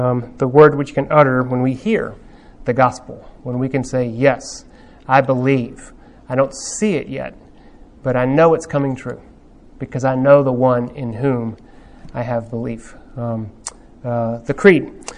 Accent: United States; I was an international student since I was from the States and going there in England.

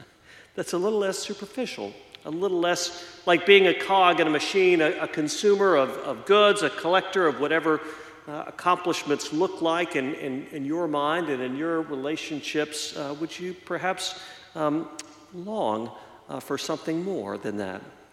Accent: Southeast, United States; growing up in the Southeast and much more of a church culture and a Christian culture

